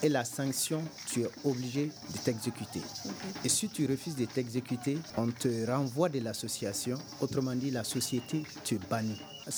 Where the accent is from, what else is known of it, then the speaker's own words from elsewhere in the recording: Massantola, Koulikoro, Mali; Je suis né à Massantola, grandi à Massantola.